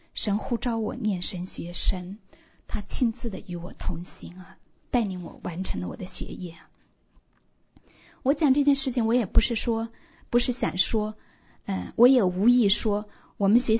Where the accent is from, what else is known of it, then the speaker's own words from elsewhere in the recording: China; first language zh; 我这位孩子妈妈哈，已经是人到中年哈，从中国来的哈，我的母语是中文哈